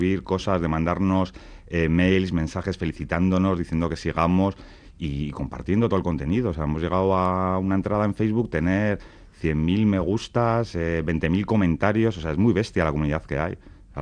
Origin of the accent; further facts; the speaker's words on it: Bilbao, Basque Country, Spain; no sabe que somos de Bilbao ni nos pone cara